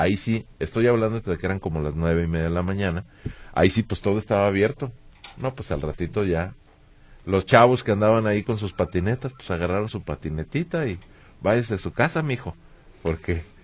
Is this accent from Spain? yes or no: no; Mexico; Siempre demeritando lo que como mexicanos somos capaces de hacer.